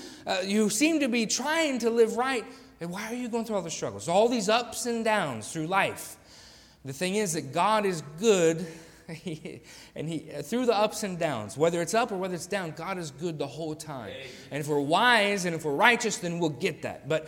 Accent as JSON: {"language": "English", "region": "West Virginia", "country": "United States", "tie": "born or raised there", "also_born_or_lived": "Tennessee / Kentucky", "said": "I grew up in West Virginia. I've lived in Tennessee, lived in Kentucky."}